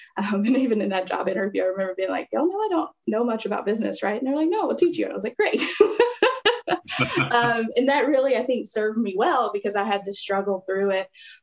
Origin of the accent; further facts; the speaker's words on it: Louisiana, United States; Well, originally I come from Louisiana, and so good food capital of the world.